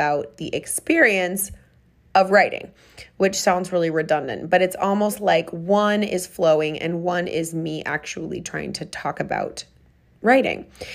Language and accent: English; Minneapolis, Minnesota, United States; born there; I was born in Minneapolis, Minnesota